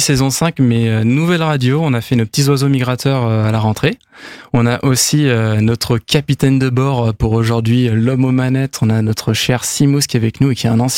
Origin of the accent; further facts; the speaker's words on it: Nantes, Pays de la Loire, France; Et vu que je suis nantais